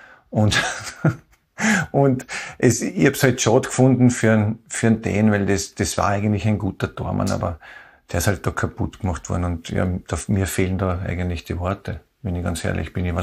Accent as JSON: {"language": "German", "region": "Vienna", "country": "Austria", "lives_now": "Vorarlberg, Austria", "said": "Ich bin ein Wiener und lebe jetzt in Vorarlberg"}